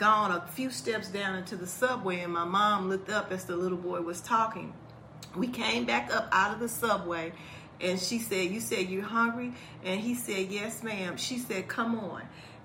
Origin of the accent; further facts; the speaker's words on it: Chicago, Illinois, United States; My mother worked downtown. I'm originally from Chicago